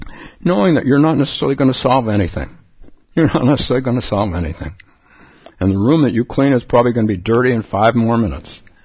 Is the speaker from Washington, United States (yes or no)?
no; Palo Alto, California, United States; I started a sitting group when I was a young man in my hometown of Palo Alto